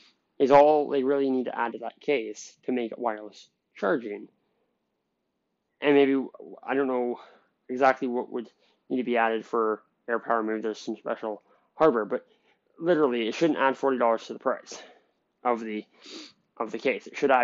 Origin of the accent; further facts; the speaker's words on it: Canada; because I'm from Canada